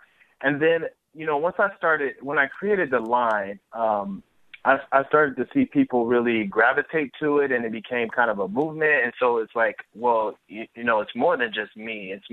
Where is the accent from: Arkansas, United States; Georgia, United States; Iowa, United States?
Iowa, United States; I'm from Iowa, so I'm just up the road from Waterloo, Iowa, and I've been here all my life.